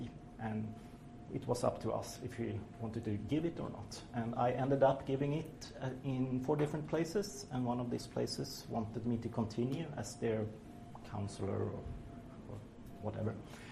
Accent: Sweden; I come from Sweden and I live in Stockholm.

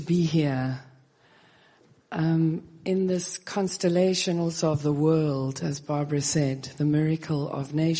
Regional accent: South Africa; now in Sweden; I stand here also as a South African who's living in Sweden

